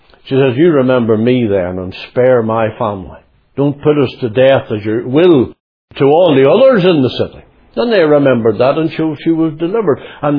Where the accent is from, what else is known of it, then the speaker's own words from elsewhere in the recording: London, United Kingdom; accent: Cockney; And I had this Cockney accent coming from London, and I was only small. But I picked it up from those around me.